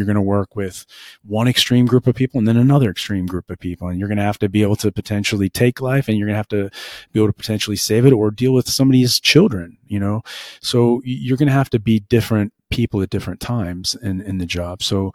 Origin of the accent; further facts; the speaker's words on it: St. Louis, Missouri, United States; And I'm from St. Louis, and you know, we're a baseball town.